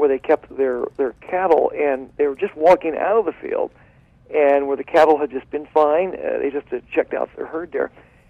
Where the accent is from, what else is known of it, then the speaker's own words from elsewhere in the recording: Ohio, United States; I grew up not too far from there. I was originally from Ohio, as I mentioned.